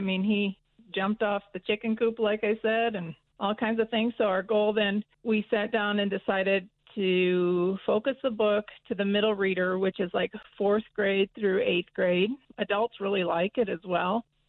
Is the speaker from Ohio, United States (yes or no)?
no; Michigan, United States; I grew up in Michigan. Frank grew up out here. My husband grew up in Georgia.